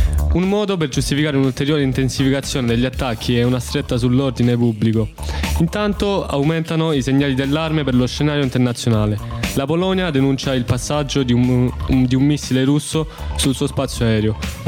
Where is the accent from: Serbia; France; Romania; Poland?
Romania; Io, essendo anche rumeno, comunque da quelle zone là, la vivo diversamente